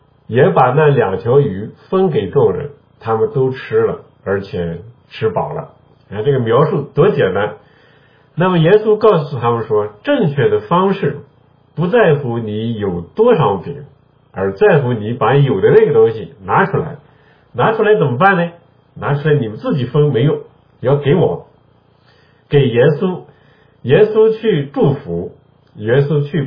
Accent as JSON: {"language": "Chinese", "country": "China", "said": "要我们中国人办什么鸿门喜事，你要准备200-300人的饭都得准备好几天啊"}